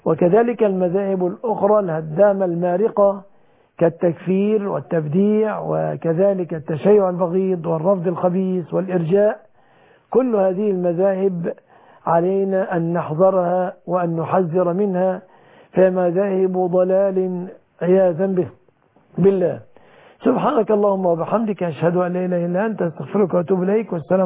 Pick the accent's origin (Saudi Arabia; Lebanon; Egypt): Egypt; بلادنا مصر